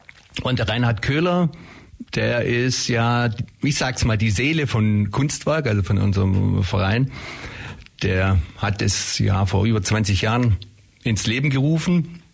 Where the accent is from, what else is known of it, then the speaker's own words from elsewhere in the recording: Ulm, Baden-Württemberg, Germany; ich bin in Ulm aufgewachsen, ich habe hier auch schon in mehreren Bands gespielt